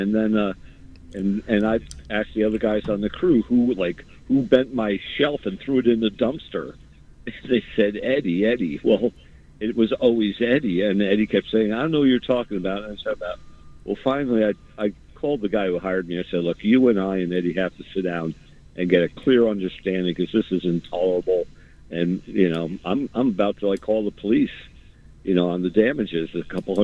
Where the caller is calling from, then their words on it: Cos Cob, Connecticut, United States; calling from Coscob, Connecticut.